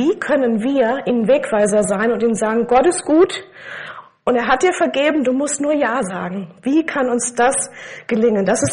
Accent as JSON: {"language": "German", "country": "Germany", "said": "Was mich wirklich interessiert, ist das, was in meiner Heimat passiert, in unserem Land passiert. Und ich kann anders beten für Deutschland."}